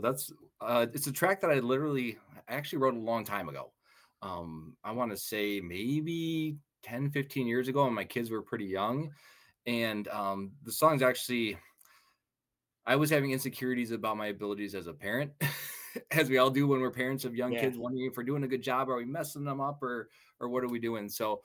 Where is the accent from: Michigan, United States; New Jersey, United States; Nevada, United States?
Michigan, United States; Detroit; And as you know, I grew up in the Detroit area.